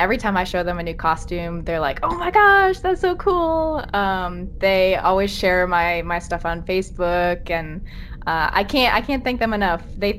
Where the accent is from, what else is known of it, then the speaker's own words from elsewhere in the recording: Wisconsin, United States; moved away as an adult; now in Japan; And when I was home this summer, before I moved here to Japan, I had some time to be in Wisconsin, my home state